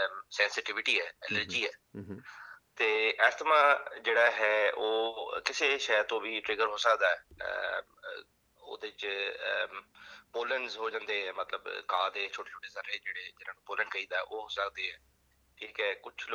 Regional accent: Lahore, Punjab, Pakistan; now in Australia; ਮੈਨੂੰ ਕੋਈ ਤਕਰੀਬਨ 12 ਸਾਲ ਹੋ ਗਏ। ਮੈਂ 12 ਸਾਲ ਪਹਿਲੇ ਮੈਂ ਪਾਕਿਸਤਾਨ ਤੋਂ ਲਾਹੌਰ ਤੋਂ ਮਾਈਗ੍ਰੇਟ ਕੀਤਾ

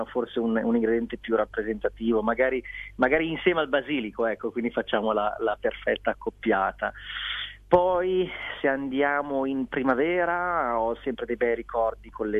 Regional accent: Milan, Lombardy, Italy; io sono di Milano, in autunno mi ricordo da bimbi, mamma ci portava a raccogliere castagne, un'oretta fuori da Milano si arriva in dei bei posti

